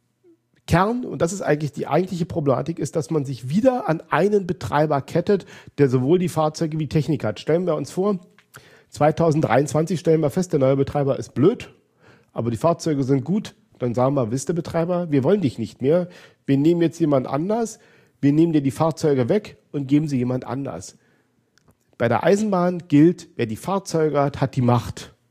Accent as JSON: {"language": "German", "region": "Berlin", "country": "Germany"}